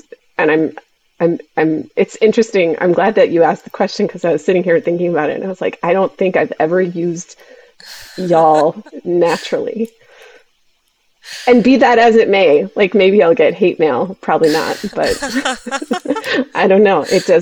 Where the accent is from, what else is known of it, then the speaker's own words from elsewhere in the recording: Connecticut, United States; born there; And interestingly, I was born in Connecticut, but my whole family is actually from Indiana